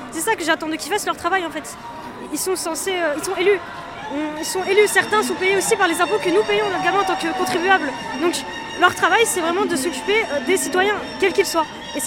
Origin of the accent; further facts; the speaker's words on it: France; on est tous français, en fait. Nous sommes des Français à part entière, donc c'est pas un traitement différent parce qu'on est de confession musulmane